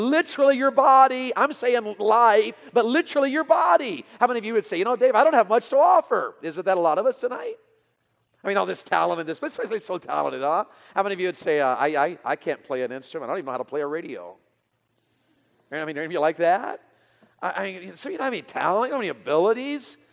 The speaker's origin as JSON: {"language": "English", "region": "Tennessee", "country": "United States", "said": "Lord, I'm from Tennessee. I don't speak English. And in those days, I didn't, and we were from the mountains, and we were poor."}